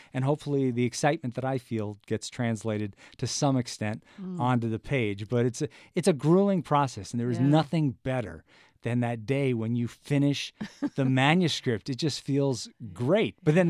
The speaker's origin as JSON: {"language": "English", "town": "Marblehead", "region": "Massachusetts", "country": "United States", "tie": "born or raised there", "said": "There was one pirate, John Quelch, who left from my hometown of Marblehead."}